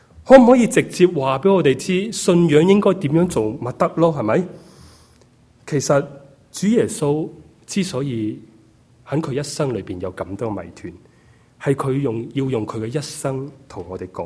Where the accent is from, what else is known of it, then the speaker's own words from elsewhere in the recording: China; born there; 而且又要我出生在一个最普通不过的中国工薪家庭呢